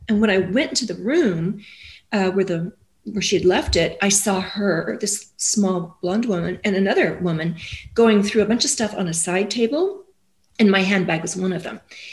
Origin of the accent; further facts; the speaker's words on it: Wyoming, United States; I said, I grew up in Wyoming. And I mean, for us, fast food was hitting a deer at 60 miles an hour.